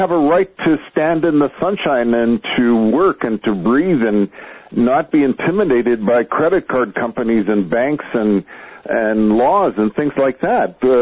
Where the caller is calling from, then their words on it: British Columbia, Canada; I'm calling from Canada, from British Columbia